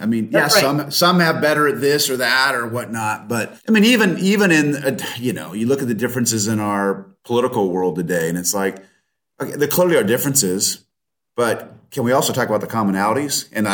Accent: California, United States; also born or lived in Oregon; because I grew up in California and Oregon

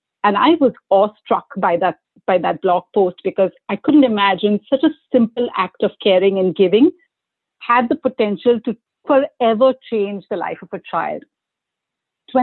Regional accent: India; So I'm Indian by birth, Spanish by name, U.S. and Canadian by citizenship. I am immensely enriched by the unity in my cultural diversity. I grew up in India.

